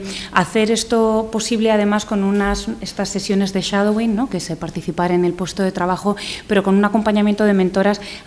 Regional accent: Castile and León, Spain; de lo que tenemos que estar muy orgullosos como castellano-leoneses

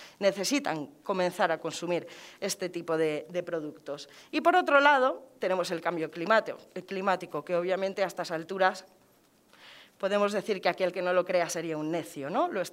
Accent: Salamanca, Castile and León, Spain; también por el orgullo que siento como salmantina de poder estar aquí

